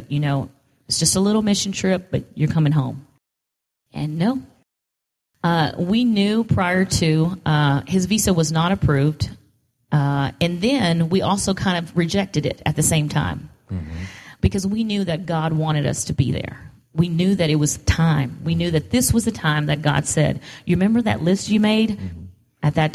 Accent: Texas, United States; But no, I'm originally from Texas, fourth generation American. So Texas is my home.

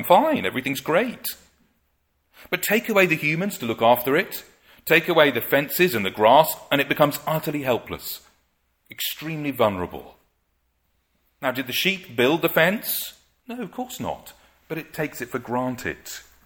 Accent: Wales, United Kingdom; I'm from Wales.

